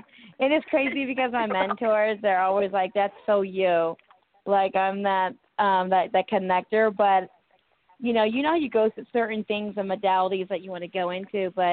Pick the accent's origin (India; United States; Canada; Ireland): India; One, I'm from India.